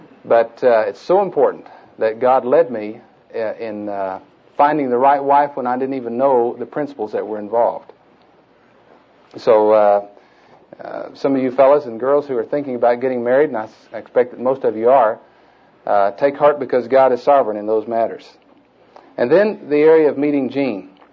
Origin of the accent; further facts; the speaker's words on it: Chickasha, Oklahoma, United States; I grew up in Chickasha, went to the First Baptist Church over there, and then came later to OU here where I was involved in the BSU